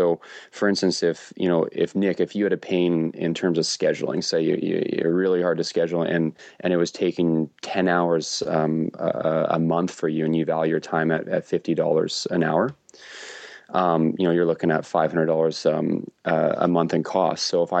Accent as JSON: {"language": "English", "town": "Vancouver", "region": "British Columbia", "country": "Canada", "said": "I'm from Vancouver."}